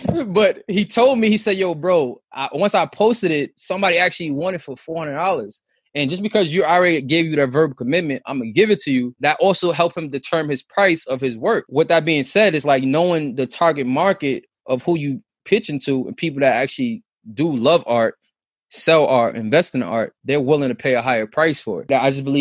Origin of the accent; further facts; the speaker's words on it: Rockaway, New York, United States; we grew up in Southside Rockaway